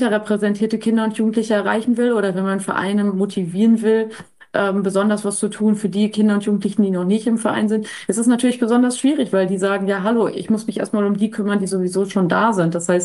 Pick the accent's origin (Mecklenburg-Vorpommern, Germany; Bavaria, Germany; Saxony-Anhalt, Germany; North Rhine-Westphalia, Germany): North Rhine-Westphalia, Germany; born there; ich komme ja gebürtig aus Westfalen.